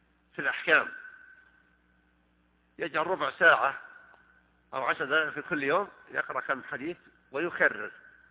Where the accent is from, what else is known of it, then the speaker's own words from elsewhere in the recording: Saudi Arabia; أن يحفظ على بلادنا المملكة العربية السعودية أمنها على دينها ودنياها